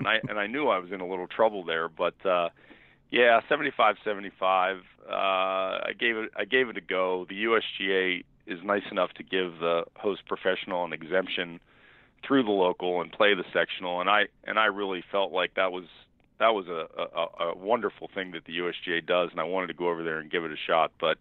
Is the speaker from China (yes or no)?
no; Pittsburgh, Pennsylvania, United States; now in New York, United States; I grew up in Pittsburgh, but now I'm a New Yorker. I've lived now in the New York area longer than I lived in Pittsburgh, so I'm pretty partial.